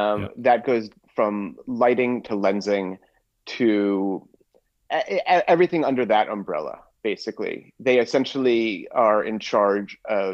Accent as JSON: {"language": "English", "region": "Pennsylvania", "country": "United States", "tie": "born or raised there", "said": "happened at my school growing up in Pennsylvania."}